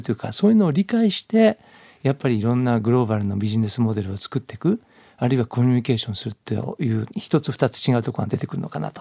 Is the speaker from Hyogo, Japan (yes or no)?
no; Yamanashi, Japan; 私は山梨県の出身ですけども、全然そんな。